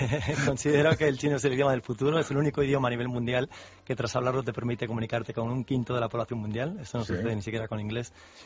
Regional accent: Finisterre, Galicia, Spain; Yo soy de Finisterre, fin del mundo, de Galicia

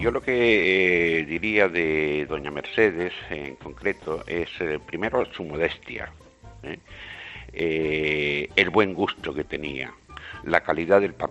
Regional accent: Spain; como españoles

